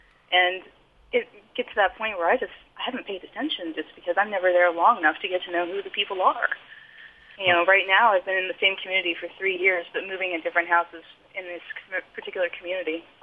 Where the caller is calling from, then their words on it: Columbia, United States; Well, I live in Fayette currently, but I am calling from Columbia.